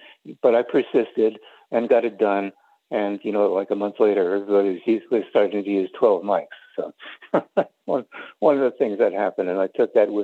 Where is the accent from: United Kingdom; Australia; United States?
United States; So I said, by the way, you know, I'm American, which, of course, he knew, and he was very pro-American.